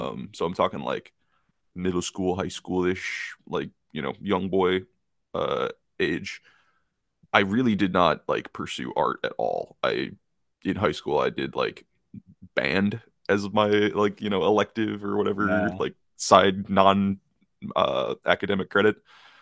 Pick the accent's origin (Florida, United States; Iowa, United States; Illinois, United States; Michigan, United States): Illinois, United States; I live in Northern Illinois. I say I'm from Chicago, even though I'm very much the suburbs.